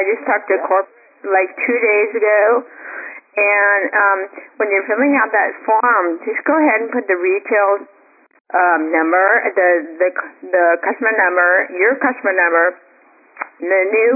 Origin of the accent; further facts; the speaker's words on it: San Antonio, Texas, United States; from San Antonio.